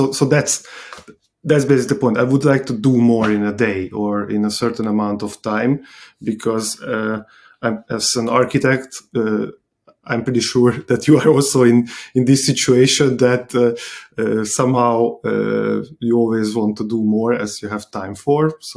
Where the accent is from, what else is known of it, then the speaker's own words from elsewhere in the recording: Budapest, Hungary; English is a second language; I am an architect from Budapest, Hungary.